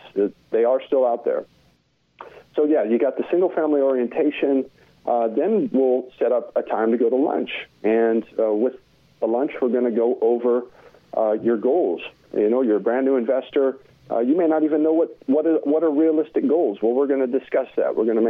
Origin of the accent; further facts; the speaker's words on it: Wyoming, United States; now in Austin, United States; I moved to Austin from Wyoming, and where I'm from, we don't have air conditioners.